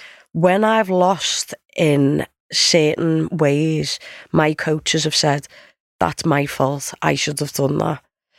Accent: Liverpool, North West England, United Kingdom; Oh, she's from Brazil. Oh, I'm only from Liverpool.

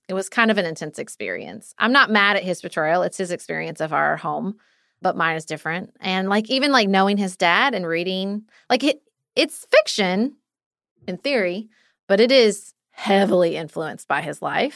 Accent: Paducah, Kentucky, United States; he is from my hometown of Paducah, Kentucky.

